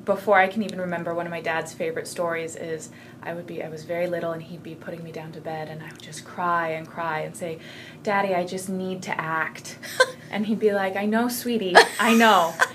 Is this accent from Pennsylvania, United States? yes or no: no; Seattle, Washington, United States; I grew up in Seattle, and Seattle has really great Seattle Children's Theater, does really great stuff.